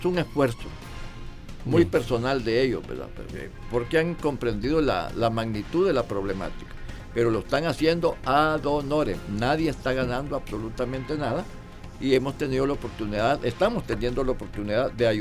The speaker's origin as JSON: {"language": "Spanish", "country": "El Salvador", "said": "esperaríamos nosotros, y como salvadoreños, que también la universidad se proyecte."}